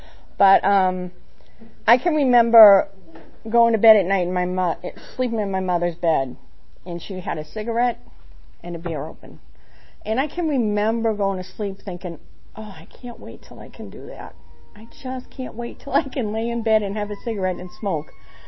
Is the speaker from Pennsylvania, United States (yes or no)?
no; Massachusetts, United States; also born or lived in Texas; now in Georgia, United States; I'm not from Georgia. I was born in Texas. My dad was in the Air Force, and then when he retired, we moved to Massachusetts, where my mother was from and all her family was from. I was two.